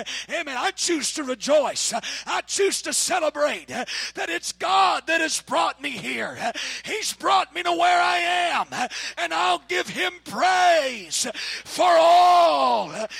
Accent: Oklahoma, United States; And this is the way I grew up in Oklahoma.

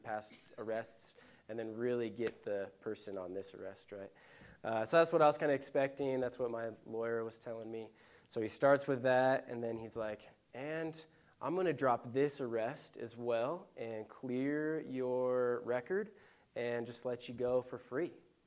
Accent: Eagle, Colorado, United States; I grew up in Eagle, Colorado. So if you guys are local to Colorado, you might know where that is, but about 2 hours west of Denver.

